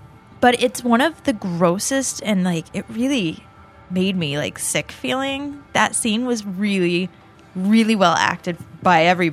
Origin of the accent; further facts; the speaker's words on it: Midwest, United States; since I grew up in the Midwest, but now I'm like, I've spent a lot of my life out here now.